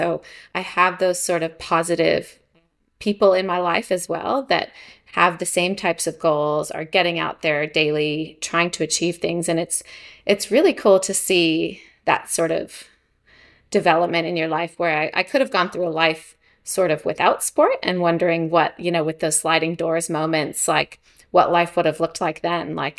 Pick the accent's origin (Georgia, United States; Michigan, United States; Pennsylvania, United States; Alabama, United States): Pennsylvania, United States; Philadelphia; I think I was from Philadelphia, and I'd visited a lot of places in the US